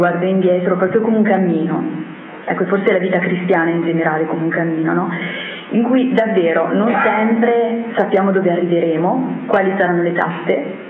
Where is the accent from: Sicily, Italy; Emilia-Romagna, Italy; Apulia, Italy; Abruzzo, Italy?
Emilia-Romagna, Italy; Longiano; vengo da Longiano, che è un piccolo paesino vicino a Cesena, provincia di Forlì Cesena. Ho 42 anni, adesso lavoro come host in una residenza sanitaria. Sono una consacrata laica